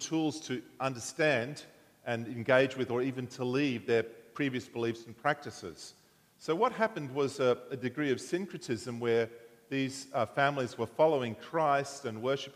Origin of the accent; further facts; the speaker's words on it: Dagura, Papua New Guinea; I was born in Dagura, which is in Papua, now part of Papua New Guinea. And I lived there for my first 5 years amongst the mango trees and the frangipanis.